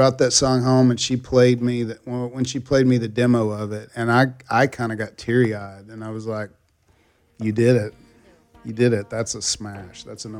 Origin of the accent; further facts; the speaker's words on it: Texas, United States; Well, and I grew up in Texas, and that's the only … cut I ever got